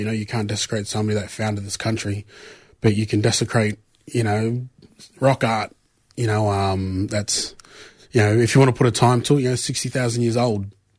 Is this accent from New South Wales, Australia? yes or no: yes; Mount Druitt, New South Wales, Australia; also born or lived in Blacktown; live in Sydney. Born in Blacktown, I grew up in Mount Druitt, St. Mary's.